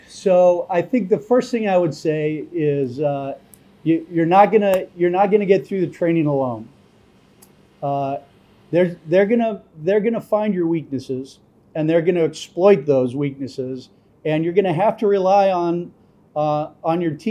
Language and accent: English; Northwest, United States; I grew up in the Northwest, so lots of outdoor activities, climbing, hiking, hunting, fishing, a lot of time in the mountains.